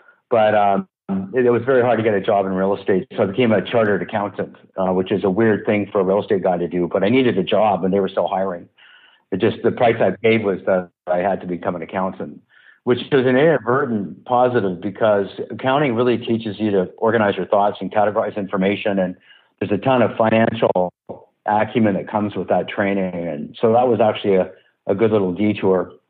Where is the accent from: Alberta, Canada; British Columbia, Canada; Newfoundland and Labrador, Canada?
British Columbia, Canada; North Vancouver; I grew up in North Van, so I'm a local guy. I've been here my whole life in this city, and I had a nice middle class upbringing.